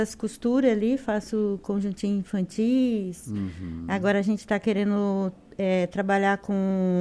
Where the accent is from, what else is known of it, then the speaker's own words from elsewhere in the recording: Urussanga, Santa Catarina, Brazil; Sou de Uruçanga, do Rio Maior.